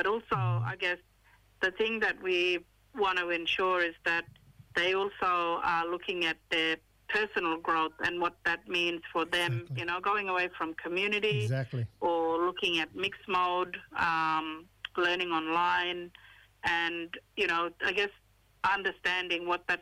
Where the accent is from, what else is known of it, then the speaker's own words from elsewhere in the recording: Northern Territory, Australia; Yeah, so I'm from Northeast Arnhem Land, and my mob, the Yolngu mob, up here in Northern Territory.